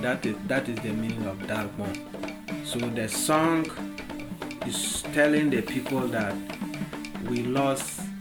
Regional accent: Ghana; The funerals in Ghana, in my hometown, when somebody die, like a man we have songs for only men funerals.

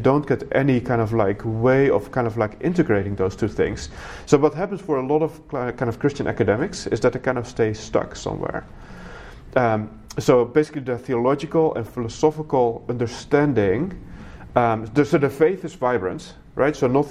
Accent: Netherlands; So I was in the Netherlands at that time. That's where I grew up. So that's where my accent is from as well, if you were wondering about that.

